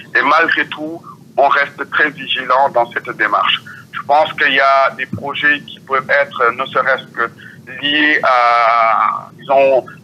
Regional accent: Senegal; voilà, en tant que Sénégalais.

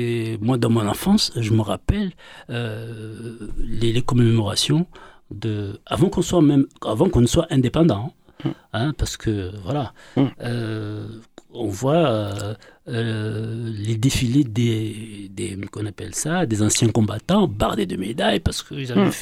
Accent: Republic of the Congo; Et en l'occurrence, moi, je viens du Congo Brazzaville.

